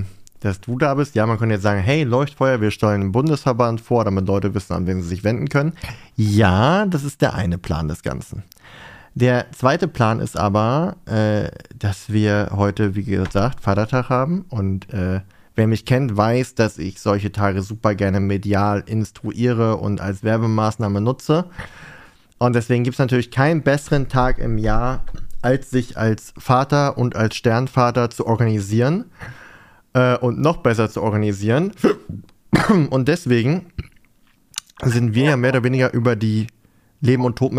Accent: Northern Germany, Germany; Ich als Norddeutscher

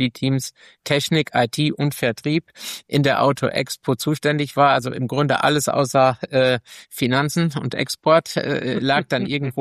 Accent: Siegen, North Rhine-Westphalia, Germany; ich bin 49 Jahre alt, bin verheiratet, habe einen 15-jährigen Sohn, komme aus Siegen, also das ist so in etwa 80 Kilometer weg von Gießen

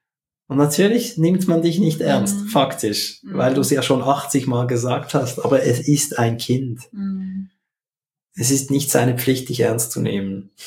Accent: Switzerland; Wir machen das ja auch als Schweizer.

